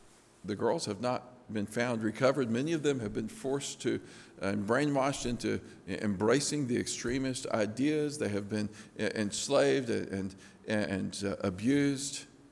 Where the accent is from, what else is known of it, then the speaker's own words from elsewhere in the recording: Lookout Mountain, United States; I grew up on Lookout Mountain, and Lookout Mountain has real bluffs around the edge of it.